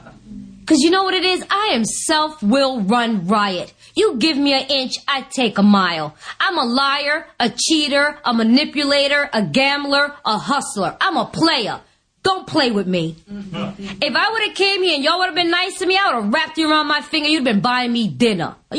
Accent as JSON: {"language": "English", "region": "New York", "country": "United States", "said": "First of all, I'm a New Yorker. We're pretty straightforward people."}